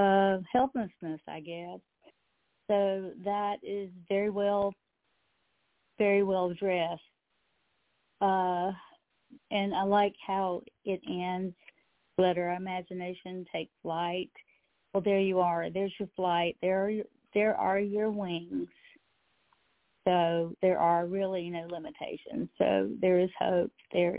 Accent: the South, United States; I grew up in the South, and if you've ever seen a chicken plucked, I have memories.

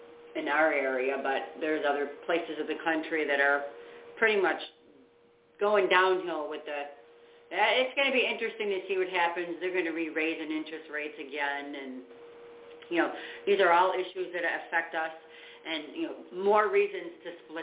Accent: New York, United States; anytime you say, oh, you know, I'm from New York, people automatically think you're from New York City. You know, I'd be like, nope, I'm like 10 hours from there.

